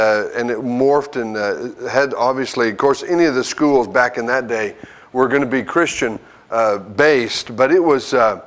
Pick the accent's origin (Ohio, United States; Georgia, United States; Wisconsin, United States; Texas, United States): Texas, United States; Dumas; I was raised in Dumas, Texas, just across the border over there in the Texas Panhandle, and grew up on a farm outside of Dumas.